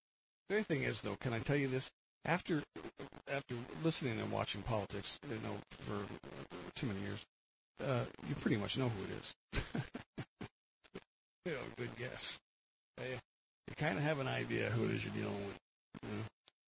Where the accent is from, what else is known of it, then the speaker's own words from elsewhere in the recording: New Jersey, United States; also born or lived in Pennsylvania; When I moved from New Jersey to Pennsylvania, we went to we were living in a rural area, you know, pretty much.